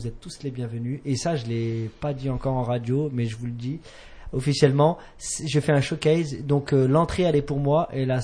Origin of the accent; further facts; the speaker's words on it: Lyon, Auvergne-Rhône-Alpes, France; born there; Non, je suis né à Lyon 7